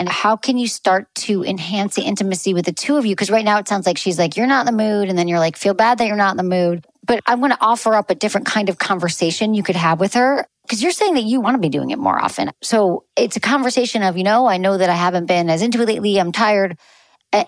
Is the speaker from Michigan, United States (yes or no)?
yes; Michigan, United States; I'm from Michigan, but you're Minnesota.